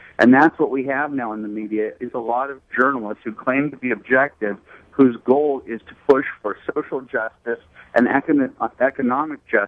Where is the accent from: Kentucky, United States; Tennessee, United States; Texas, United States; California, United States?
California, United States; Los Angeles; growing up in Brentwood, going to a prep school in West Los Angeles with the studio executive's kids